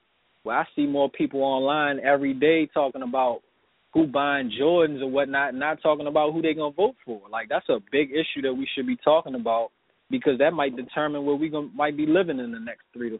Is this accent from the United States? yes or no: yes; Annapolis, Maryland, United States; And being that he's from Glen Burnie and I'm from Annapolis, and we came together without any issues